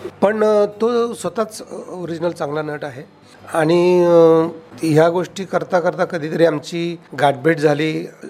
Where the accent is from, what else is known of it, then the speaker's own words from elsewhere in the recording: Satara, Maharashtra, India; मी गावाकडचा, पण तो मराठवाड्याचा, मी इकडचं सातारकडचं घाटावरचं.